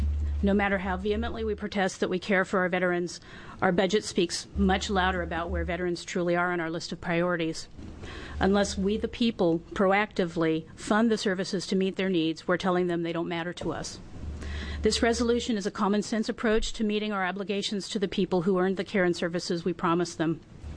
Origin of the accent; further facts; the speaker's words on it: Dallas, Oregon, United States; I'm a U.S. Navy veteran and lifelong Oregonian. Dallas, Oregon, and House District 23 is my hometown.